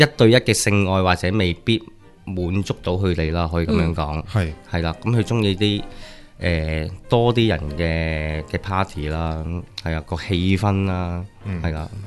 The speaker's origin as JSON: {"language": "Cantonese", "country": "China", "said": "始终我都是中国人啦"}